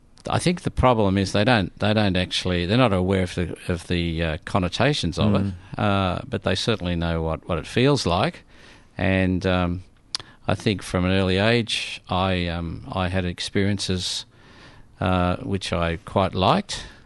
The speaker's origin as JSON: {"language": "English", "town": "Ballan", "region": "Victoria", "country": "Australia", "tie": "born or raised there", "said": "I was raised and born in Balan, which is a small town between Ballarat and Melbourne."}